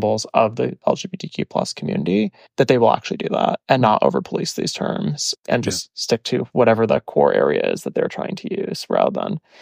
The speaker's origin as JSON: {"language": "English", "region": "Midwest", "country": "United States", "tie": "born or raised there", "said": "But growing up in the Midwest, we had both."}